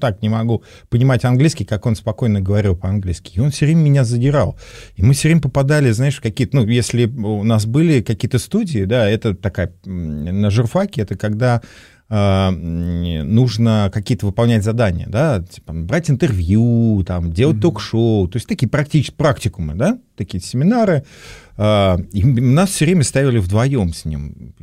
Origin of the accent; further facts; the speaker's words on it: Vladimir Oblast, Russia; Вот я там из Владимирской области, а тут успешные ребята.